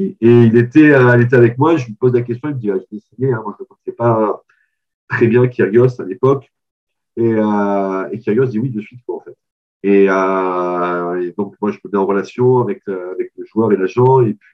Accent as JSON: {"language": "French", "town": "Marseille", "region": "Provence-Alpes-Côte d'Azur", "country": "France", "said": "ici, chez moi à Marseille"}